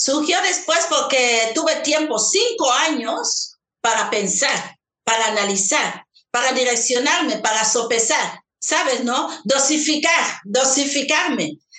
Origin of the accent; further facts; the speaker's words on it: Equatorial Guinea; un país que forma parte de mi tierra, de mi cultura, de todo, porque somos colonia española, de Guinea Ecuatorial. Pero era la primera vez que yo pisaba España en el 1992.